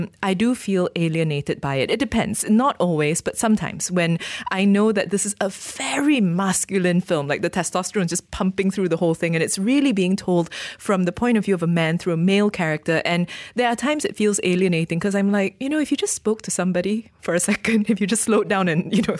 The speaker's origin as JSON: {"language": "English", "country": "Malaysia", "said": "we are all Malaysian, first and foremost, of course"}